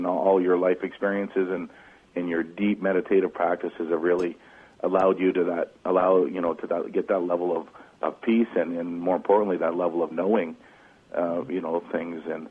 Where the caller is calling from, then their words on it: Canada; I'm actually calling from Canada, and it's quite cold here too